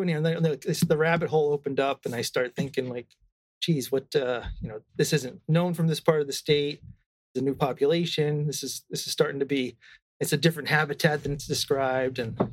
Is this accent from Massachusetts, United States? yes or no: yes; Seekonk, Massachusetts, United States; No, I was going to say, I'm from Massachusetts. I grew up not quite towards Plymouth area, but Seekonk, you know Seekonk?